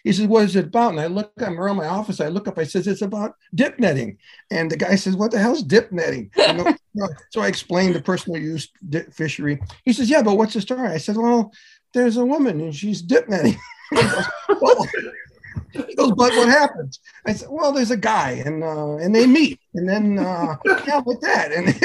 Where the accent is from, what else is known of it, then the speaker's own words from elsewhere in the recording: Niagara Falls, New York, United States; I had worked on a novel set in my hometown of Niagara Falls, New York, for many years, set in the 60s, coming of age story.